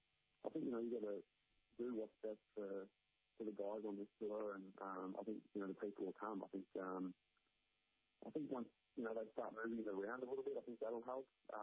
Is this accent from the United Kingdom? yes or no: no; Australia; now in United States; Obviously I'm Australian and very proud to be an Australian, but now living in America